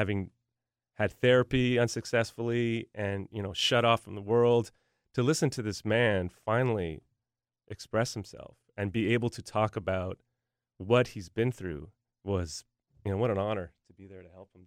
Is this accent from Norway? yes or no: no; Canada; now in Nashville, United States; You know, I grew up in Canada, moved to Nashville